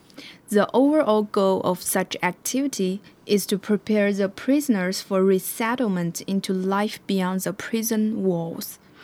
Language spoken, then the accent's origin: English; Xinjiang, China; English is a second language; from Xinjiang, China, your host for the day.